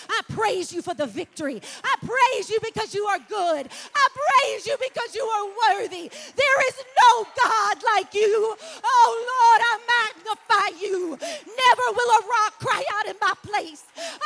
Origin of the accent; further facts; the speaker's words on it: the South, United States; We came from the South. I better say yes, ma'am. I better say yes, sir.